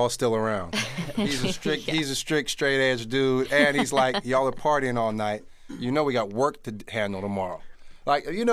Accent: Oakland, California, United States; we're just kids from Oakland. So he's the biggest guy from Oakland.

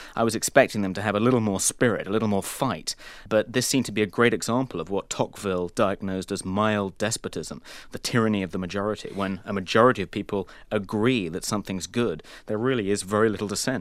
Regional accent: London, United Kingdom; But, I think growing up in London, like many people growing up outside of New York

